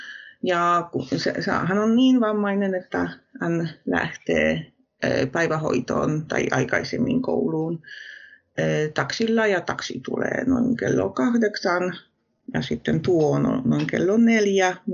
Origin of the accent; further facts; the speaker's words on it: Poland; Finnish is a second language; moved away as an adult; now in Finland; minä olen kotoisin Puolasta ja tulin asumaan Suomeen, koska mun mies on suomalainen.